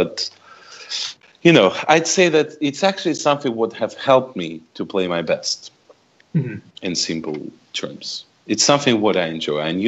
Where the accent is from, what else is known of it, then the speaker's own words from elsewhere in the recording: Saint Petersburg, Russia; English is a second language; I grew up in St. Petersburg.